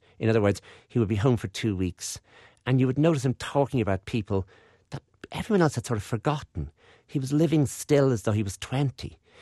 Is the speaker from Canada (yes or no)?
no; Wexford, Leinster, Ireland; When I was 8, in the June of 1963, to see John F. Kennedy coming back to Wexford, and we're from Wexford